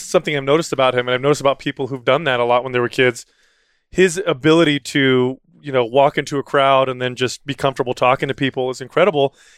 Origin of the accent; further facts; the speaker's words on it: San Jose, California, United States; San Jose, California.